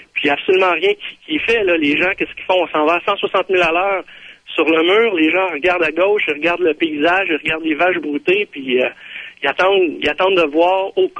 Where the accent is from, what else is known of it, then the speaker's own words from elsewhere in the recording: Quebec, Canada; moi, je suis un Québécois francophone de souche, si on peut dire, là. J'ai toujours aimé le Québec.